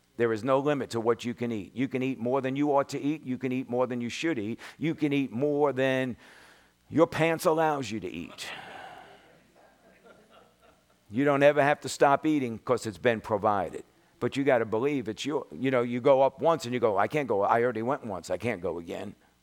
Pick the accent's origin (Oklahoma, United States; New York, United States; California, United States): New York, United States; Brooklyn; born there; You know, I was born in Brooklyn. And being born in Brooklyn was a kind of a different kind of a lifestyle.